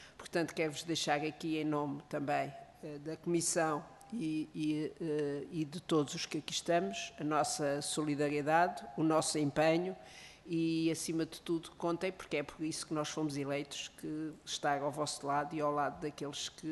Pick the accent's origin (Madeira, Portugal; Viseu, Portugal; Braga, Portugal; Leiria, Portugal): Leiria, Portugal; Caldas da Rainha; sou originária do Distrito de Leiria, nomeadamente do Conselho das Caldas da Rainha, onde já vivi situações